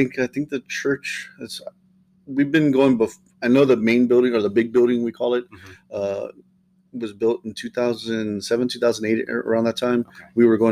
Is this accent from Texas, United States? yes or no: yes; San Antonio, Texas, United States; I'm from here, yep. Born and raised in San Antonio. We left for a while. Did some work up in the Austin area.